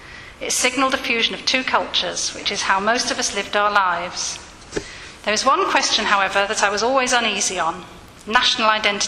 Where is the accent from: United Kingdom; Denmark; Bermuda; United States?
United Kingdom; London; born there; I pointed out that I was born in London and had every right to be in the country.